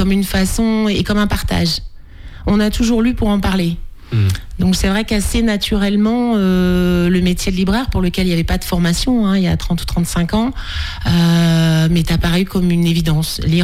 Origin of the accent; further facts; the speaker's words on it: Pays de la Loire, France; on voulait se rapprocher de ma région d'origine qui est l'Anjou.